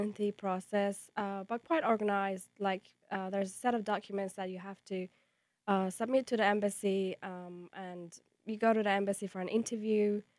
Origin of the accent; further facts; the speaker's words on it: Iran; moved away as an adult; also born or lived in Malaysia / Australia; now in Columbia, United States; I'm from Iran. I was born there and grew up in Iran, but then I traveled to Malaysia. I lived in Australia, went to school there, worked there, and I arrived here last August